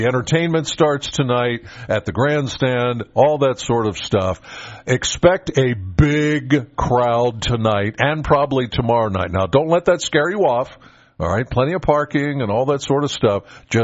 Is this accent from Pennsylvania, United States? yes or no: yes; Penns Valley, Pennsylvania, United States; Now, I'm from Penns Valley, all right, and I go to church in Spring Mills.